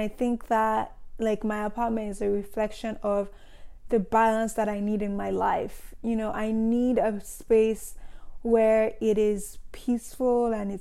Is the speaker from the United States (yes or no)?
no; Nigeria; growing up in Nigeria, you know, being in schools that I never really liked.